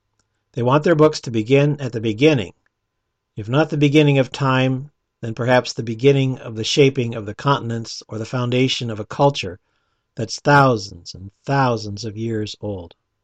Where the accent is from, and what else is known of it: Iowa, United States